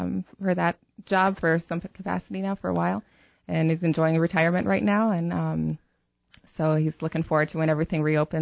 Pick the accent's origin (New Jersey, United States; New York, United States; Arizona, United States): Arizona, United States; Prescott; also born or lived in Tucson; I was born in Tucson, raised here in Prescott, Arizona. So I know the Yavapai community well and love this area, love the people here.